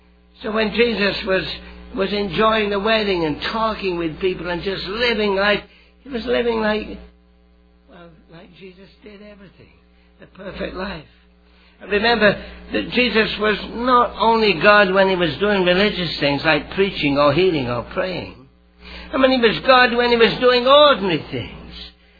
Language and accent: English; England, United Kingdom; I was brought up in the Brethren Assemblies in England